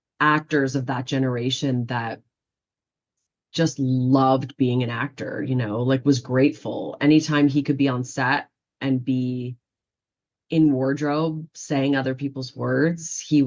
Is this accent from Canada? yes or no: yes; Canada; I remember he got a real kick out of me being Canadian.